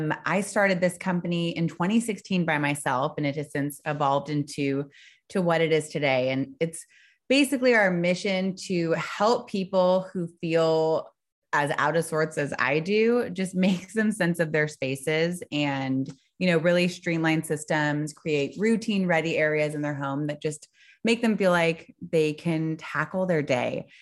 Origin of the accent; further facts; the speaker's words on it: California, United States; now in Frisco, United States; and now I'm in Texas. We moved from California. We were there for the last 5 years. I'm originally from there.